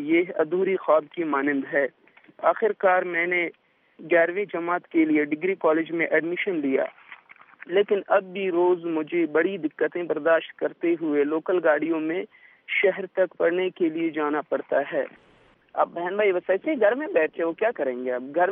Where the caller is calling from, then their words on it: Khuzdar, Balochistan, Pakistan; گاؤں پیرومر ہے ضلع خضدار سے مخاطب ہوں. میں ایک غریب گھرانے سے تعلق رکھتا ہوں